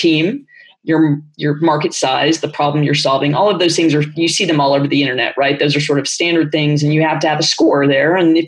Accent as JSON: {"language": "English", "region": "Texas", "country": "United States", "said": "Well, you know, I'm a Texan, so I can do that from time to time."}